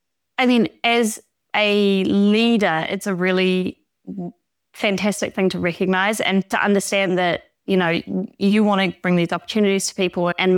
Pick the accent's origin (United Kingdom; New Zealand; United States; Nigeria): New Zealand; accent: New Zealand; now in Europe; obviously I'm from New Zealand, hence the accent. And we have got a beautiful home back in New Zealand